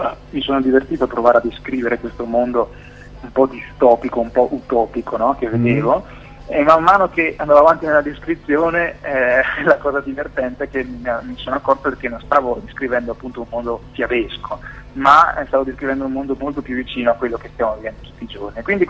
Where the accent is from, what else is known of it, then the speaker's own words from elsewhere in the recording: Trentino-Alto Adige, Italy; io sono trentino, abito in mezzo ai boschi e alle montagne del Trentino.